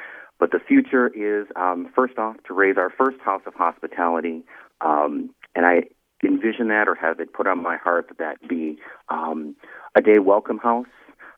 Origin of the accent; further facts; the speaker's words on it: Minnesota, United States; Living down in Dallas at the time. I'm from the Twin Cities area, but was down in Dallas.